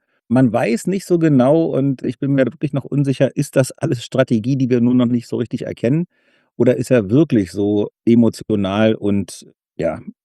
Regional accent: East Germany, Germany; born there; als geborener Ossi konnte ich in den 80er Jahren natürlich noch nicht selbst investieren

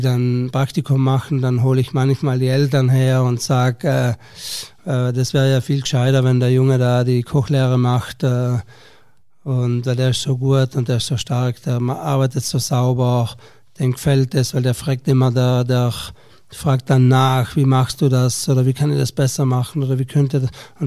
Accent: Trentino-Alto Adige, Italy; Aber ja, Skifahren als Südtiroler ist das natürlich fast ein Muss.

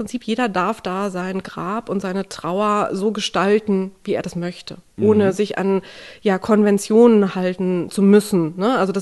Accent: Bergisch Gladbach, North Rhine-Westphalia, Germany; aus Bergisch Gladbach, aus meiner Heimatstadt, das ist aber jetzt tatsächlich Zufall

